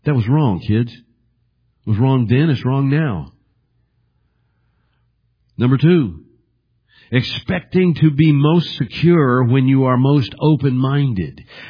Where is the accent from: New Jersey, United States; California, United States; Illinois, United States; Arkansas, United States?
Arkansas, United States; also born or lived in Missouri; I was born in Arkansas. And I was raised part-time in Arkansas. But my family moved from that place in Arkansas to Independence, Missouri. And from Independence, Missouri, we moved back to Arkansas.